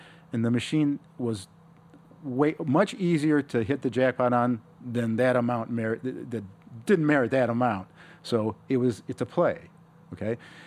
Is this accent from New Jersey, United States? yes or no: no; Cleveland, Ohio, United States; you know, where I grew up in Cleveland, I have a friend.